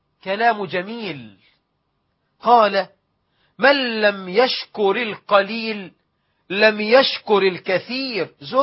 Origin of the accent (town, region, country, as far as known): Egypt